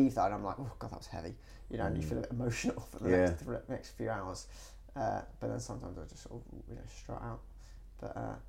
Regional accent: East of England, United Kingdom; now in London, United Kingdom; No. I grew up in Hertfordshire.

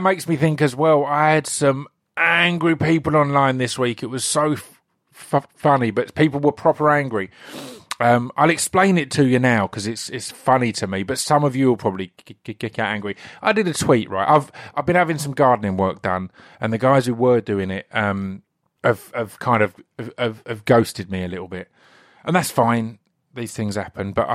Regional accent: East of England, United Kingdom; I'm from Essex. We love a barter.

